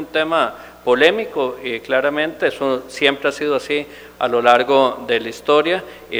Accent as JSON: {"language": "Spanish", "country": "Costa Rica", "said": "la nueva realidad en la que nos enfrentamos como sociedad costarricense"}